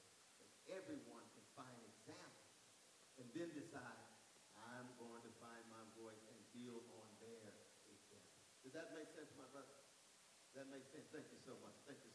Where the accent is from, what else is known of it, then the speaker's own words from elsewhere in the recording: Tulsa, Oklahoma, United States; born there; See, I was born in Tulsa, Oklahoma. Has anybody ever been to Oklahoma?